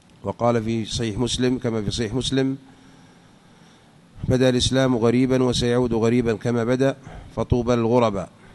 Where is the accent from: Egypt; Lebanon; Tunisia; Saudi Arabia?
Saudi Arabia; عندنا في المملكة العربية السعودية